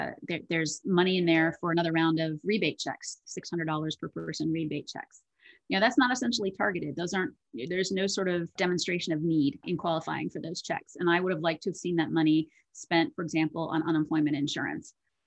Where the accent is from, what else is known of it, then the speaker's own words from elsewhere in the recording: United States; So if I wear my hat as an American